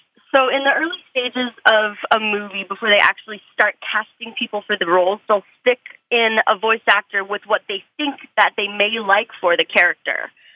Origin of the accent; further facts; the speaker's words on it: Reno, Nevada, United States; now in Los Angeles, United States; And then once I graduated high school, I went to UNR, because I'm from Reno, Nevada, biggest little city.